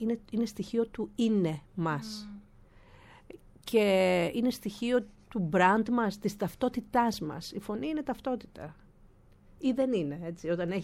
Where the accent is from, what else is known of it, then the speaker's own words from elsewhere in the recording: Karditsa, Thessaly, Greece; moved away as an adult; Γεννήθηκα και μεγάλωσα στην Καρδίτσα ως 18 χρονών, ποντιακή οικογένεια, η μόνη ποντιακή οικογένεια της Καρδίτσας.